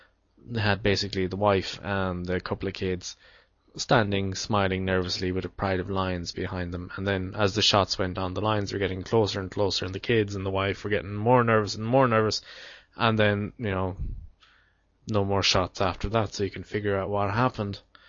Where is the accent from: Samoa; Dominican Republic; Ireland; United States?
Ireland; now in Japan; I come from Ireland.